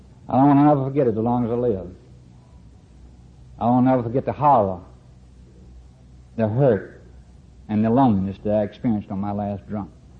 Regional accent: North Carolina, United States; And I left Roanoke, Virginia that Thursday afternoon, go back to my hometown down in northeastern North Carolina.

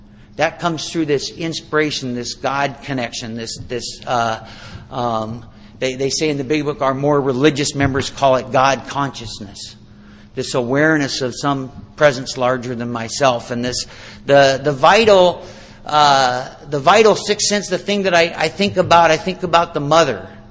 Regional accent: Seattle, Washington, United States; I was raised in Seattle. I'll tell you a little bit about my story. I was raised in Seattle. I was raised in an alcoholic home.

